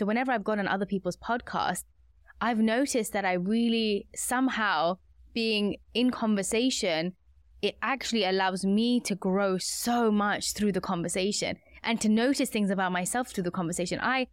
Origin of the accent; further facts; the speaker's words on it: India; And I've learned that from such a young age, being Indian and having these spices in my life.